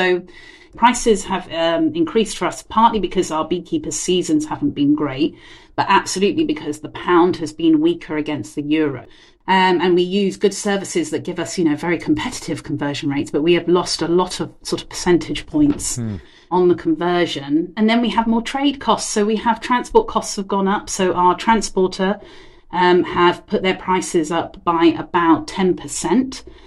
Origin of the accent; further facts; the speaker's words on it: England, United Kingdom; I, as an English person, was just like, what do you mean cherry flower honey?